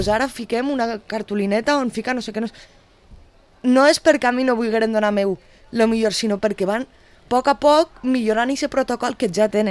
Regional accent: Castellón de la Plana, Valencian Community, Spain; la gent que venim de Castelló quan cridem, tots parlem meravelles de com ens han tractat

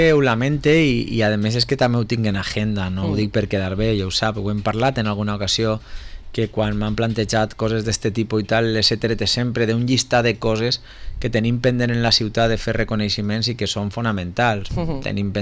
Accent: Valencian Community, Spain; I en la nostra cultura d'ací del Mediterrani i en nosaltres especialment com a valencians

